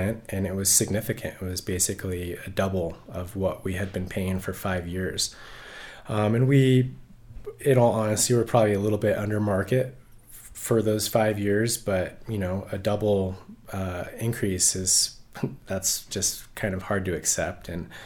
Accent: Squaw Valley, California, United States; enough to be born and raised Tahoe kid. Started back in 1980. I was born in Squaw Valley

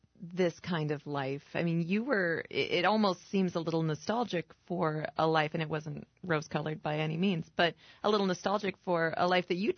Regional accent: Cedar Falls, Iowa, United States; I grew up in Cedar Falls.

